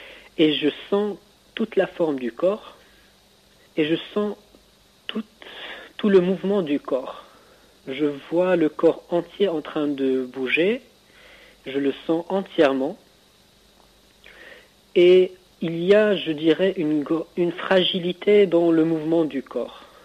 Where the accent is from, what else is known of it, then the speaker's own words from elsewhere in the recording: Morocco; Et moi, je suis marocain. Je dois avoir peut-être 16, 17 ans, 15, 16 ans.